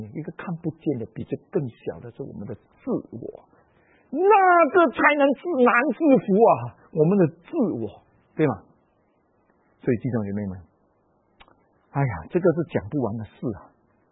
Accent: Malaysia; 我们马来西亚人叫伊拉

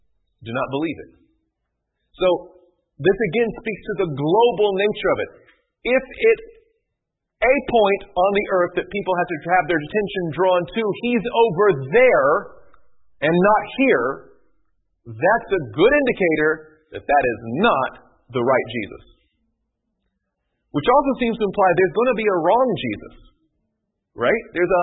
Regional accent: the South, United States; Now, I'm from the South. You think about something being quick as green lightning.

